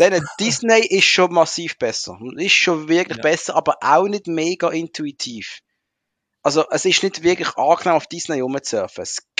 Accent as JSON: {"language": "German", "country": "Switzerland", "said": "Also ich bin als Schweizer das drin."}